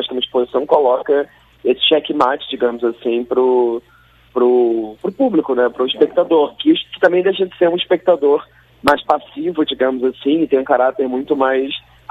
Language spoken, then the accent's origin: Portuguese; Rio de Janeiro, Brazil; E, claro, sendo carioca e sendo um coletivo, né, do Rio de Janeiro